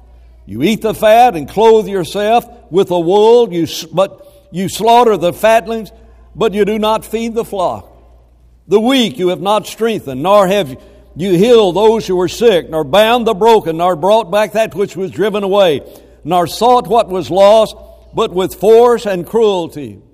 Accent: Alabama, United States; I grew up very near Mooresville, Alabama, some 15 miles away.

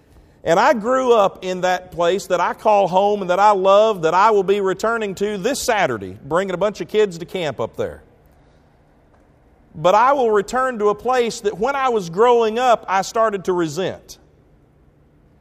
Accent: Henderson, Tennessee, United States; I grew up in Henderson, Tennessee.

